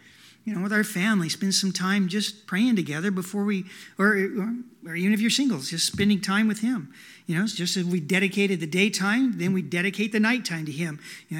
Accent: Tallala, United States; I'm from Tallala, or not from, but I was raised in Tallala.

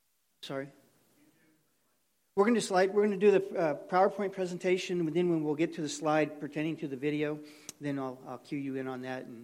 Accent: Tulsa, Oklahoma, United States; And that was like getting called back here to come back home, because I'm from Tulsa.

